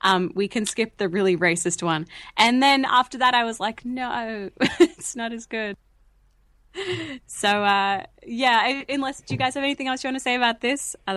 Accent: Australia; Like, I'm from Australia, so I am from the future.

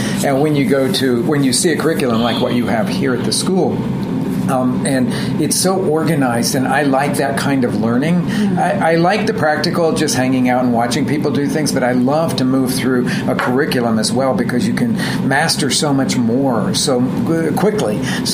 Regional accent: Oklahoma City, Oklahoma, United States; born there; I was born in Oklahoma City, family of food people, restaurant people.

